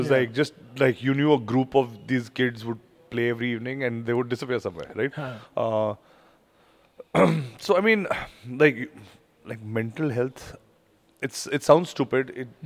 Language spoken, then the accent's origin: English; Chandigarh, India; I grew up in Chandigarh.